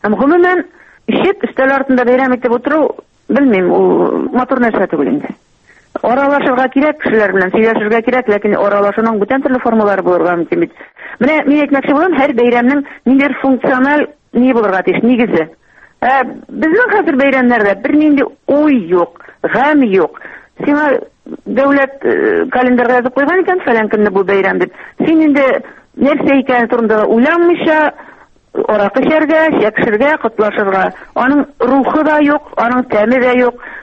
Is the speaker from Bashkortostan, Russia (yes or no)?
yes; Bashkortostan, Russia; менә минем туган авылым Башкортстанда бит инде